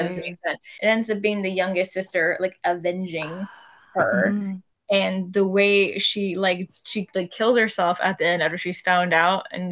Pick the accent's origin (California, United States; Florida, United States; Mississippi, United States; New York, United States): Florida, United States; so I grew up in South Florida, we were middle class